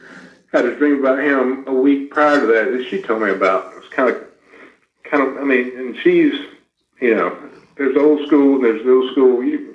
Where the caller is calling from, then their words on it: Cleveland, Georgia, United States; We're calling back from Cleveland, Georgia.